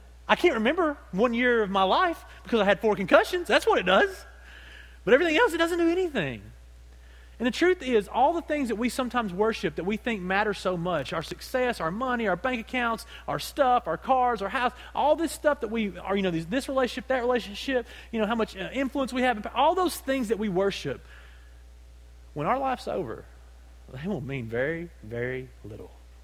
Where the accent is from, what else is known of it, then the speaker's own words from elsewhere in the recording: Oregon, United States; since I'm from Oregon, like, I must understand her because, you know, I'm from Oregon, and, you know, I moved back.